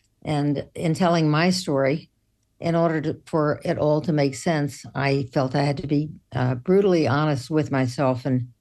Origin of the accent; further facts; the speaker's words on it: Houston, Texas, United States; growing up in Houston in a family of eight children